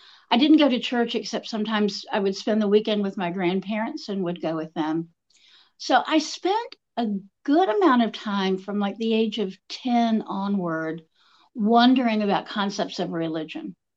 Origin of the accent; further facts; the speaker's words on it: Appalachia, United States; you know me well enough to know I'm Appalachian